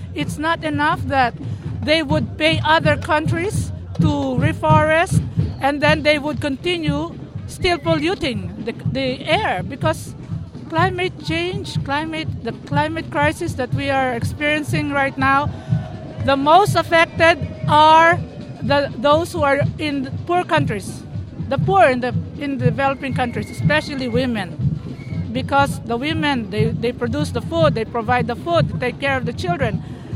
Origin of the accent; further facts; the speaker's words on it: Philippines; from the Philippines.